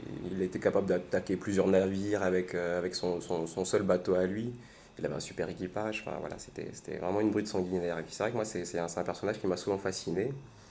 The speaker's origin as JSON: {"language": "French", "country": "Réunion", "tie": "born or raised there", "also_born_or_lived": "Toamasina, Madagascar", "said": "Moi je suis insulaire, je suis né à Madagascar, juste au bord de la rade de Tamatave, qui est une plage historique de pirates en réalité. Et donc j'ai grandi à La Réunion par la suite"}